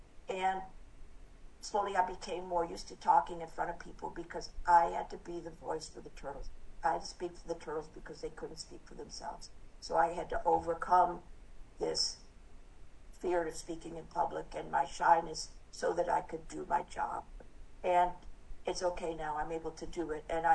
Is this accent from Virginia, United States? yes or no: no; Syracuse, New York, United States; because I was … from Syracuse, New York.